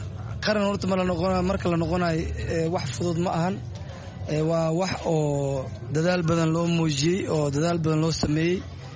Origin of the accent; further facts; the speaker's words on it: Mogadishu, Banaadir, Somalia; also born or lived in Baidoa; aniga maxaan ku dhashay magaalada Baydhabo, gobolka Bay, waxaanu ku koray magaalada Muqdisho, gaar ahaan xaafadda Madiino.